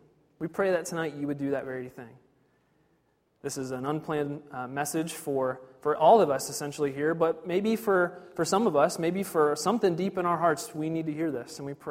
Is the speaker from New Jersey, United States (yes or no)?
no; Ashland, Ohio, United States; So grew up in Ashland, Ohio. Grew up on a farm there. We raised beef cattle. I showed hogs and steers at the county fair.